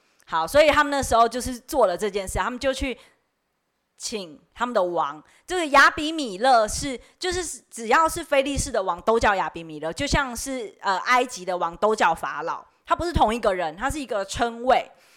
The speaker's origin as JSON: {"language": "Chinese", "country": "Taiwan", "said": "大家身为台湾人，你们用想的就觉得台湾人会怎样？"}